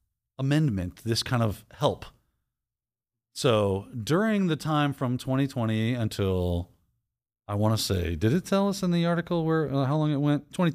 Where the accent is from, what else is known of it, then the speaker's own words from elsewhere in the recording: United States; has recently been called unconstitutional because I'm an American.